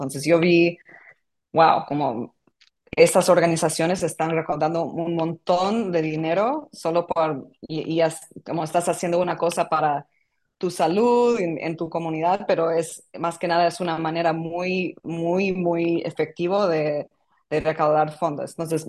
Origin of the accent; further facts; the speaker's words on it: New York, United States; yo soy de Nueva York y he vivido en Nueva York por 15 años